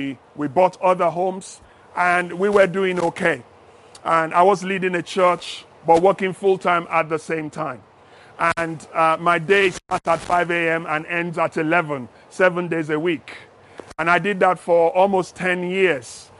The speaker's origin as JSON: {"language": "English", "country": "Nigeria", "lives_now": "United Kingdom", "said": "So I come from Nigeria. Back in Nigeria, as a 29-year-old man, by the grace of God, I was already fairly wealthy."}